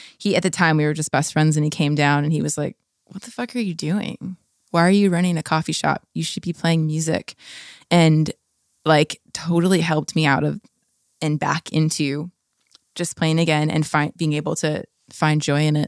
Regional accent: La Habra, California, United States; I grew up in La Habra, Fullerton area

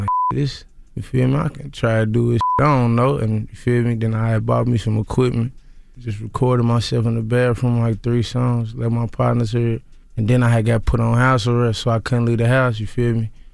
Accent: Louisville, Kentucky, United States; I'm from Louisville, Kentucky.

